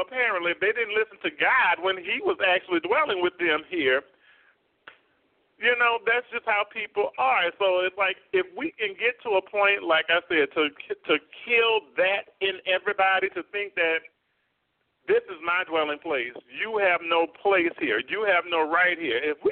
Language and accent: English; New Orleans, Louisiana, United States; now in Atlanta, United States; I grew up in New Orleans, but I'm living here for the past 17 years in Atlanta.